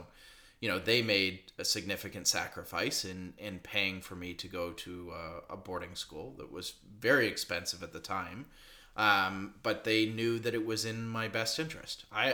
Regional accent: Vancouver, British Columbia, Canada; I grew up here in the Vancouver area.

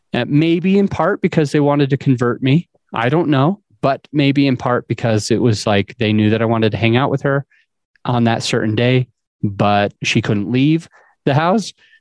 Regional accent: Utah, United States; I grew up in Utah, and one of the biggest takeaways that I got from the families in Utah

